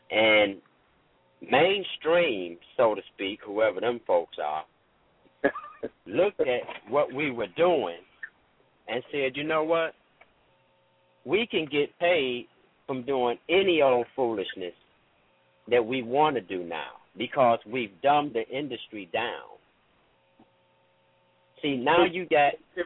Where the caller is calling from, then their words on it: Detroit, Michigan, United States; I'm calling in from Detroit.